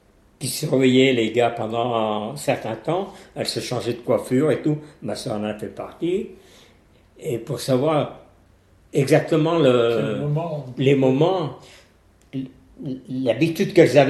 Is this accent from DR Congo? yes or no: no; Italy; born there; Non. Ah, moi, je suis né en Italie.